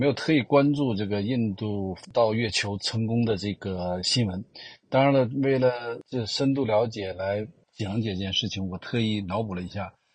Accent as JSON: {"language": "Chinese", "country": "China", "said": "作为我们中国人可能对这个宇宙飞船降落这件事情并不陌生了"}